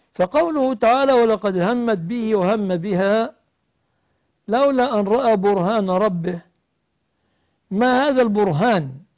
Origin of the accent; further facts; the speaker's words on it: Egypt; وأسأل الله أن يحفظ بلادنا مصر